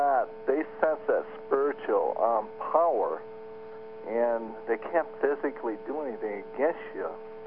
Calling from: Phoenix, Arizona, United States; Hi, Kevin. … calling from Phoenix.

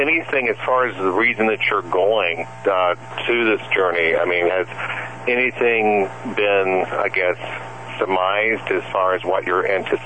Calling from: Greenwich, Connecticut, United States; Oh, hi, Kevin. … in Greenwich, Connecticut.

